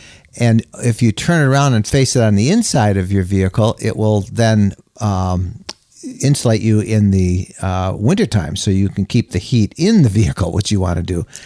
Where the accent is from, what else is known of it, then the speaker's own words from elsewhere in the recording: Wisconsin, United States; We come from Wisconsin. So we do have them somewhat in the summer in sandy areas, but we seldom encounter them.